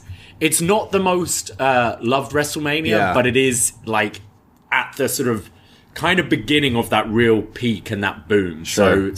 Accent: United Kingdom; Yeah, people as a Brit, people need to remember that.

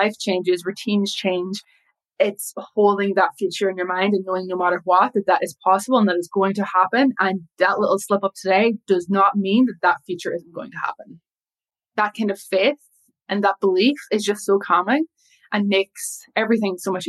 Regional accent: Ireland; now in London, United Kingdom; Yes. Yes, I'm Irish and moved to London in 2018.

